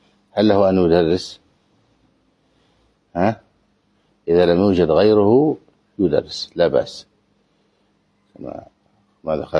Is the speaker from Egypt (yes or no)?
yes; Egypt; يعني مثلا في مسألة النكاح بلا ولي عندنا في مصر